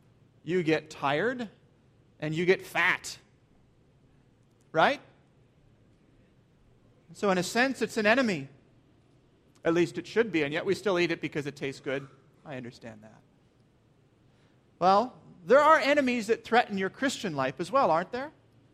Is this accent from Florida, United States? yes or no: no; Minnesota, United States; I grew up in Minnesota, and Minnesota has like 100,000 million lakes, as you've probably heard before. And I grew up on a lake, and I had a boat